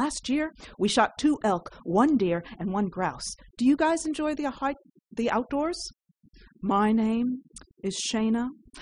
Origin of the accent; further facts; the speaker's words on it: Ireland; I am Irish.